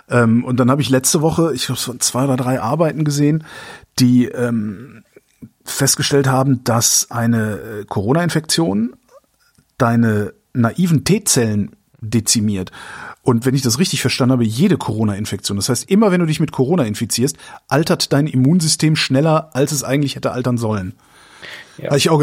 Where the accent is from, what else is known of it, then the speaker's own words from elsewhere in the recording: Cologne, North Rhine-Westphalia, Germany; Ich bin Kölner.